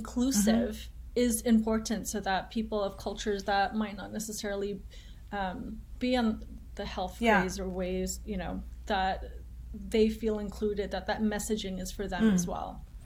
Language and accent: English; Indonesia; I grew up in Indonesia.